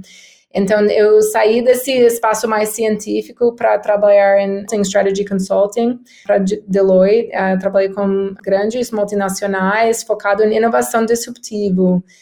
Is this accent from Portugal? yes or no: no; United States; Portuguese is a second language; now in São Paulo, Brazil; Claro, eu sou uma engenheira química, sou americana, mas eu tenho 8 anos no Brasil, morando em São Paulo.